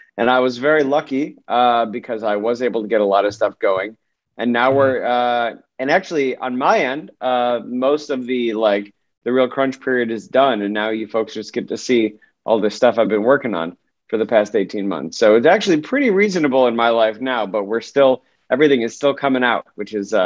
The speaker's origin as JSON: {"language": "English", "town": "Syracuse", "region": "New York", "country": "United States", "said": "I'm from Syracuse, and the Post Standard ran this article"}